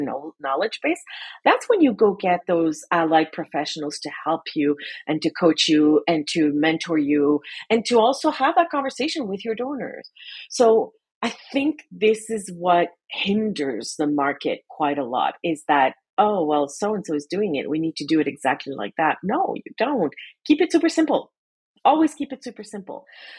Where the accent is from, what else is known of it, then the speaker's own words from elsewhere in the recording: Canada; and I'm going to include Canada, being Canadian